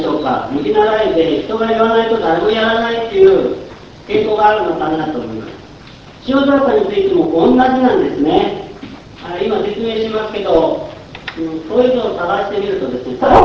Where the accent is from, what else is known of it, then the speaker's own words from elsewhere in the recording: Nakajo, Niigata, Japan; 私、中条出身です。